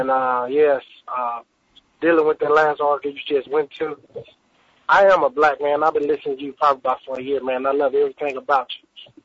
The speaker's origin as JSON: {"language": "English", "region": "Alabama", "country": "United States", "said": "You know, I'm from the South. I'm from Alabama."}